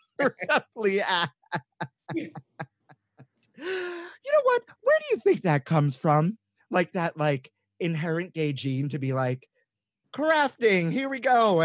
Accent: Brooklyn, New York, United States; Can you tell I'm from Brooklyn?

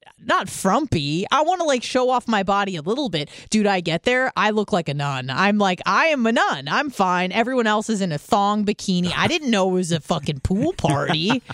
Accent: Carlsbad, California, United States; Yes. Well, it was Carlsbad, North County.

